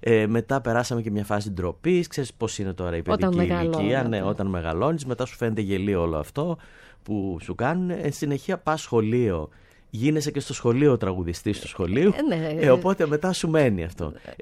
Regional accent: Ithaca, Ionian Islands, Greece; Ο πατέρας μου κατάγεται από εκεί. Έχω σπίτι στην Ιθάκη, έχω πατρίδα την Ιθάκη και αυτό είναι μέσα μου πολύ έντονο.

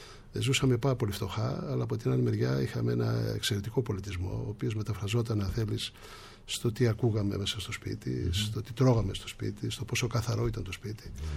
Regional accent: Nea Erythraia, Attica, Greece; Εγώ μεγάλωσα στη Νέα Ερυθρέα. Η μητέρα μου ήταν από την Μικρά Ασία, η οικογένειά της. Ο πατέρας μου από τα χωριά εδώ της Αττικής. Μεγάλωσα στην προσφυγική Ερυθρέα, σε μια πολύ φτωχική οικογένεια

